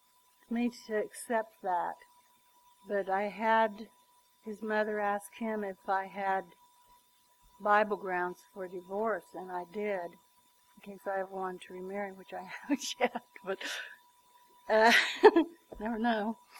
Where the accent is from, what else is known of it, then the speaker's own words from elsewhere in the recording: McCook, Nebraska, United States; born there; I was born in McCook, Nebraska, to a farmer.